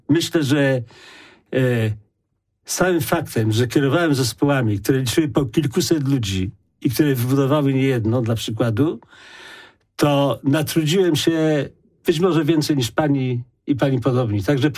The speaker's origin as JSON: {"language": "Polish", "town": "Poznań", "region": "Greater Poland Voivodeship", "country": "Poland", "tie": "born or raised there", "said": "Ja pochodzę z bardzo biednej rodziny, z powojennego rocznika. Gdzie mieszkaliśmy wszyscy w całym Poznaniu po 5 osób, po 10 osób na 10-15 metrach kwadratowych."}